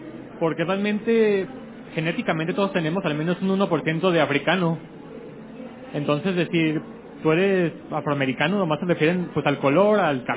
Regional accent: Mexico; en México somos una mezcla de todos los tipos de etnias y razas que hay. Somos negros, chinos, mulatos, españoles.

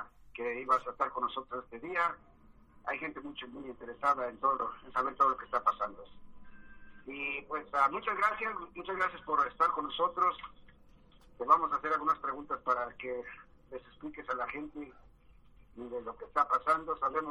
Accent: Mexico; Es primera vez en la historia de mi vida que tengo una identificación como mexicano

